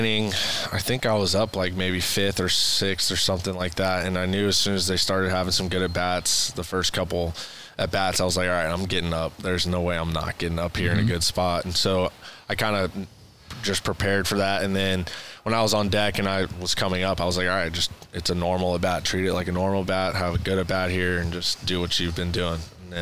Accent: Houston, Texas, United States; It's from … a Houston rapper. I'm from Houston.

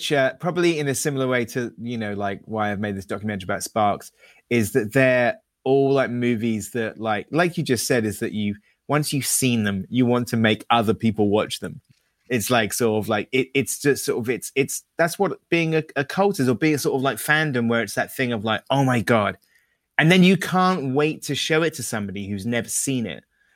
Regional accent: United Kingdom; Also, I have to say, as a Brit

